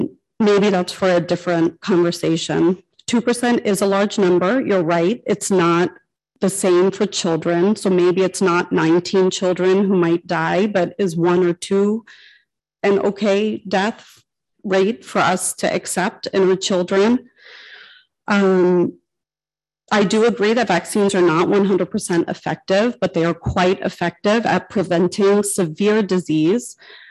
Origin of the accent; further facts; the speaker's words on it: New Jersey, United States; I wasn't raised in Holmdel, but I was born and raised in New Jersey. I'm a Jersey girl.